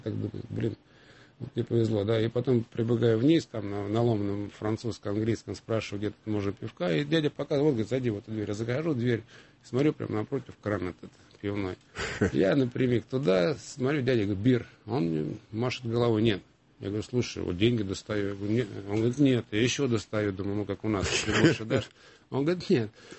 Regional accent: Russia; Я горжусь тем, что я россиянин. До этого был советский гражданин. И никогда не... поменяю российский паспорт ни на какой другой.

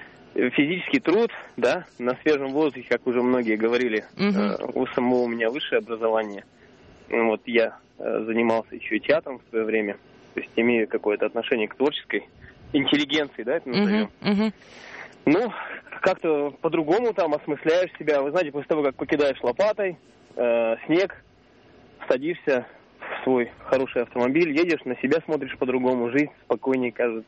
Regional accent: Perm, Perm Krai, Russia; я из Перми.

